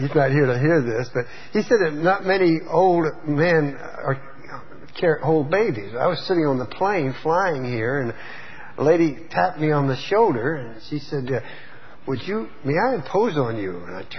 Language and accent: English; Houston, Texas, United States; born there; But you know, I was born twice in Texas, Houston both times. My natural birth and my baptism were both in Houston. So I feel very close to you Texans, because I is one.